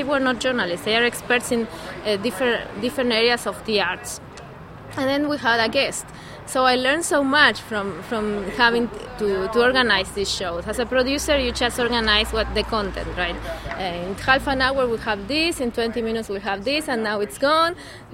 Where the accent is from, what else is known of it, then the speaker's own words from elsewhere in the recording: Argentina; English is a second language; now in Kingston, United States; I'm originally from Argentina. I live in Kingston, New York.